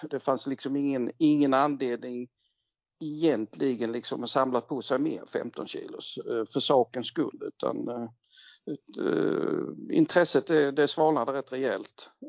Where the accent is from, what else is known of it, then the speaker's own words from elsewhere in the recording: Sölvesborg, Blekinge, Sweden; also born or lived in Markaryd; Jag var 14 år. Och då var jag när jag bodde i Sölvesborg, det är där jag kommer ifrån. Och sen något år senare flyttade vi hela familjen till Markaryd